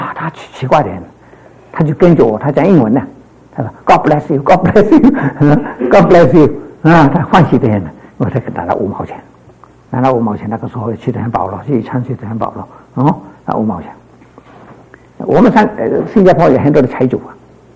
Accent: Guangdong, China; 我哋广东人话嗰个房屋好似水瓜棚咁样

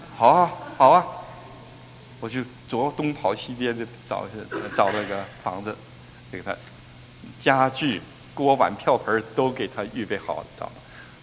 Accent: China; 原谅我大陆的，因为我也是大陆的哈。

